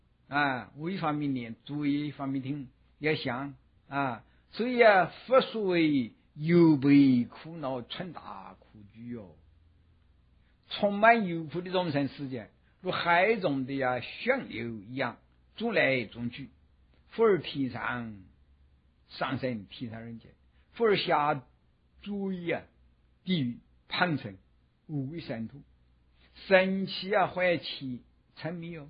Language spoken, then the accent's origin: Chinese; China; 所以我们中国人啊，一乱起来的时候，他什么样古代的文化，或者什么他不顾的